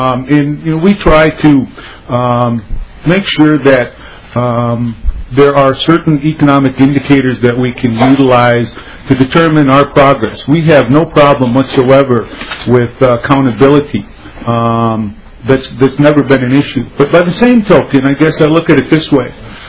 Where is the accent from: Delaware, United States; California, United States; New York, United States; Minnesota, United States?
Minnesota, United States; Walker; also born or lived in Twin Cities; and I'm originally from the Walker area, and I spent 22 years in the Twin Cities. I've always been a country boy at heart